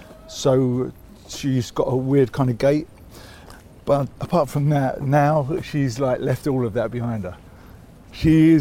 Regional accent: Islington, London, United Kingdom; when I say I grew up in North London, I grew up in Islington. But Islington, a very different place to how it was nowadays.

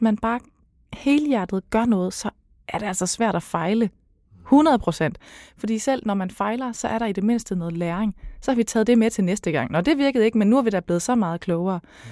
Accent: Region of Southern Denmark, Denmark; Jeg voksede op i Sønderjylland, og vi har altid sådan kørt meget over grænsen. Og jeg taler klart bedre tysk, end jeg taler svensk.

